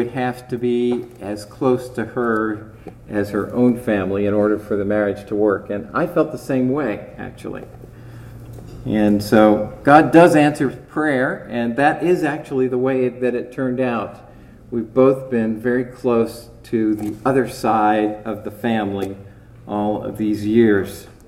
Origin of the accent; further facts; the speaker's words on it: Richmond, Virginia, United States; born there; because I was born in Richmond, Virginia, and she grew up in Southeast Asia.